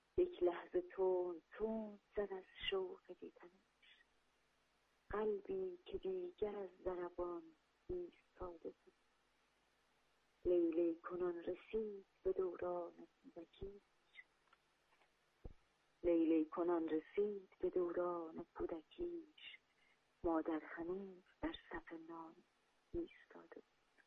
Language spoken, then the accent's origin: Persian; Iran; born there; من متولد ایران هستم، اما خب در منزل قاعدتا با اون لحجه خودمون صحبت میکنیم. من اینکه خب احساس میکنم با دو تا لحجه دارم زندگی میکنم